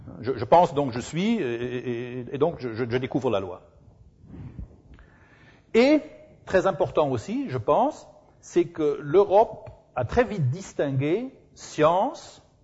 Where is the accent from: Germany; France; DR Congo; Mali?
Germany; Mainz, Rhineland-Palatinate; Parce que je suis de Mayence, donc il faut bien que...